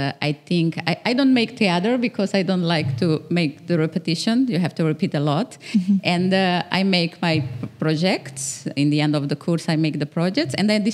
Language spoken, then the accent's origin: English; Cape Verde; English is a second language; And I'm from Cabo Verde. I live here.